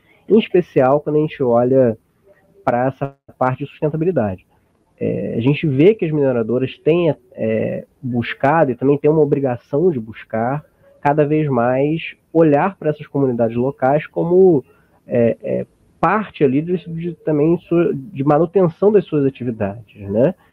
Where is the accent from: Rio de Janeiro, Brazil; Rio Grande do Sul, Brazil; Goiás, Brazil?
Rio de Janeiro, Brazil; Eu sou do Rio, então aqui tá bem complicado.